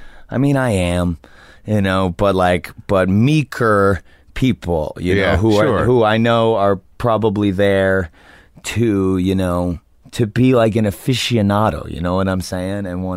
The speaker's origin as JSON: {"language": "English", "region": "New Jersey", "country": "United States", "said": "I'm from New Jersey just like he is."}